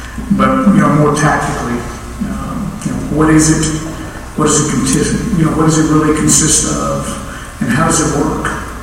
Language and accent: English; Palestine, Texas, United States; moving back to Texas, and so I scheduled my baptism for a church in my hometown of Palestine